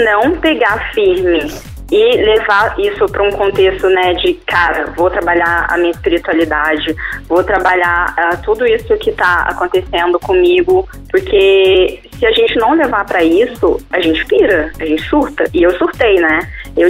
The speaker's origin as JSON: {"language": "Portuguese", "town": "Coqueiral", "region": "Minas Gerais", "country": "Brazil", "tie": "born or raised there", "also_born_or_lived": "Lavras / Belo Horizonte", "said": "Na verdade, eu nasci em Lavras, num dia, fui pra Coqueiral, minha família toda, né, ali de Coqueiral, dessa região do sul de Minas. Depois, eu fui morar em BH"}